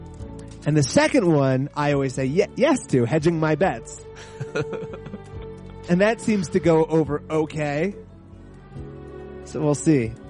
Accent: California, United States; I grew up in California and you are exposed to quite a lot of Spanish.

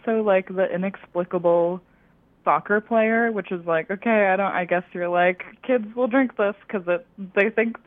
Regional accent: Peru; now in United States; I grew up in Peru.

